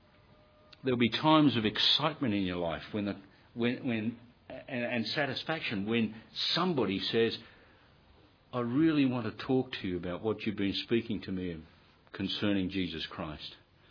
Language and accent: English; Sydney, New South Wales, Australia; Oh, we're from Sydney and we're down for our honeymoon.